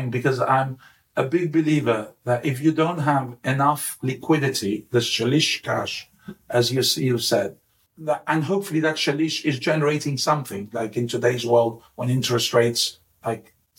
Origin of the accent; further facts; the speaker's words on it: Gibraltar; because I'm from Gibraltar. So I know, when I grew up in Gibraltar, had family Morocco, not real family, but we originally came from Morocco, mm-hmm. 100 years ago.